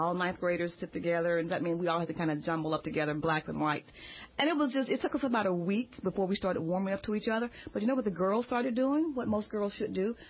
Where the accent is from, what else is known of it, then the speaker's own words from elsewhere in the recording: Mississippi, United States; I grew up in Mississippi.